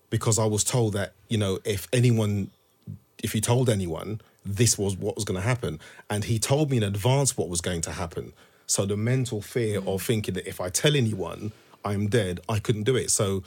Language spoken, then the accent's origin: English; Thornton Heath, London, United Kingdom; also born or lived in Walthamstow; So I grew up in Thornton Heath in Surrey and we literally moved to Walthamstow.